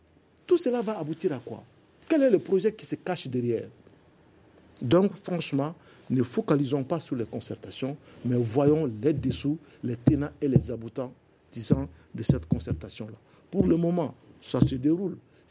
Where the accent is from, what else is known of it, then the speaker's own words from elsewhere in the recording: Mali; Nous sommes tous des Maliens.